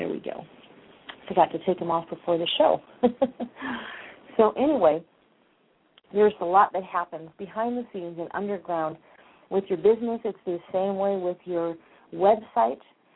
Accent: Chicago, Illinois, United States; I'm from Chicago originally, and my father and my aunt still live up in Chicago

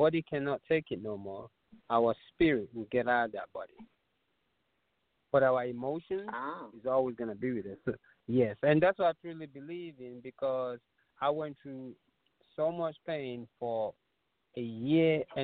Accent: England, United Kingdom; born there; also born or lived in Nigeria; I was born in England and my parents are West Africans. And what actually really got me started running was when I lived in Nigeria as a little boy

